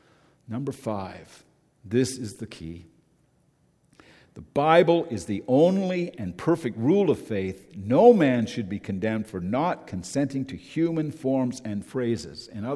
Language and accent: English; Moncton, New Brunswick, Canada; born there; Anybody here from New Brunswick? No, I am. I was born in Moncton, New Brunswick.